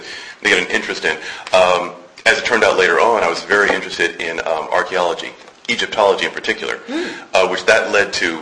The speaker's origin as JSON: {"language": "English", "town": "Omaha", "region": "Nebraska", "country": "United States", "said": "I'm from Omaha, Nebraska, and they had a thing called junior theater"}